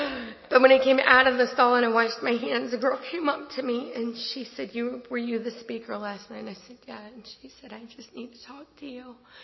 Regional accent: Indiana, United States; born there; I was born in Indiana. I've never been back.

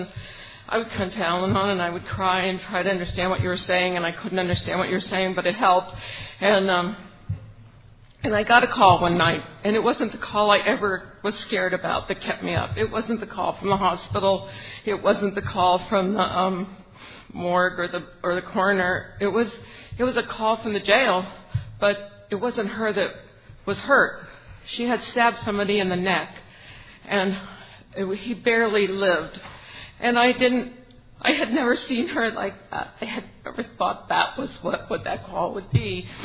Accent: California, United States; I'm from Monterey County in California.

